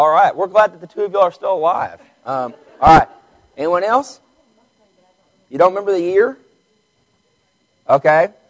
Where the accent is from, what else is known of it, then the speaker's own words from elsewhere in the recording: Vernon, Texas, United States; I was raised in Vernon, Texas. And how many of y'all know where Vernon is?